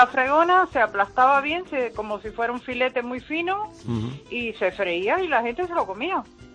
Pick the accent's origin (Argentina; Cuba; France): Cuba; Somos músicos cubanos.